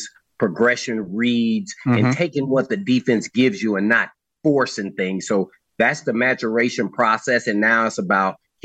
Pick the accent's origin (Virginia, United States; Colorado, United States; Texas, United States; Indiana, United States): Indiana, United States; Indianapolis; I grew up in Indianapolis, Indiana, and We didn't have the Colts.